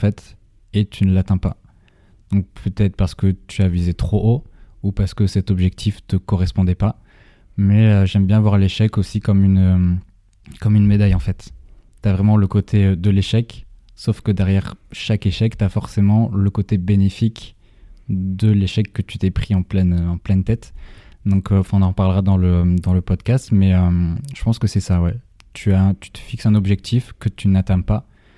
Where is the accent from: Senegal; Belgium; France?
France; Hauts-de-France; j'ai 27 ans. Je suis originaire du Nord